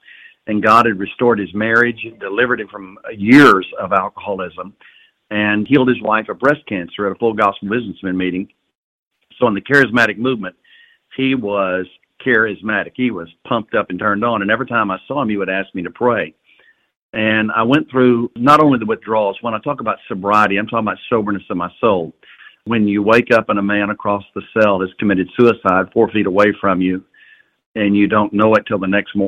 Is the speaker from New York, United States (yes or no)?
no; Irving, Texas, United States; I grew up in Dallas, Texas, actually a suburb called Irving.